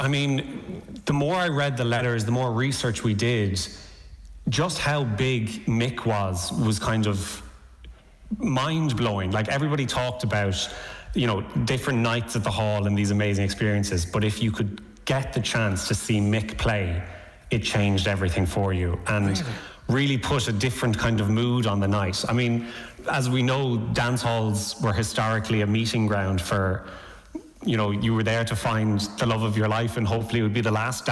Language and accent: English; Clonmel, Munster, Ireland; growing up in Clonmel